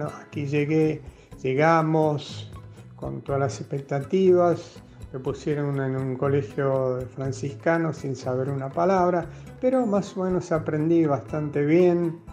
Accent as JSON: {"language": "Spanish", "region": "Budapest", "country": "Hungary", "tie": "born or raised there", "moved": "yes", "said": "Bueno, nací lejos, en Hungría, Budapest, que es la capital."}